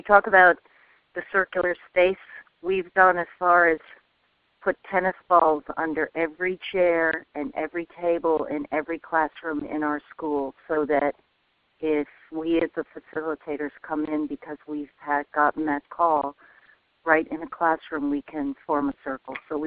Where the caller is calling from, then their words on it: Vermont, United States; I'm calling from Vermont